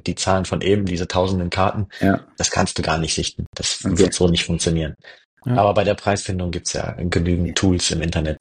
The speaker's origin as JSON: {"language": "German", "town": "Solingen", "region": "North Rhine-Westphalia", "country": "Germany", "said": "Ich bin aus Solingen."}